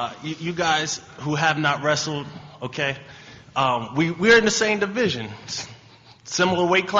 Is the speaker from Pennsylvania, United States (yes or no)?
yes; Pennsylvania, United States; I was upset because I'm from Pennsylvania.